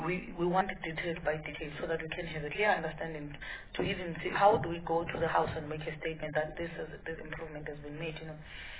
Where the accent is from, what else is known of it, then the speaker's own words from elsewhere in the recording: Soweto, Gauteng, South Africa; Because I grew up in Soweto, knowing every artist is from downtown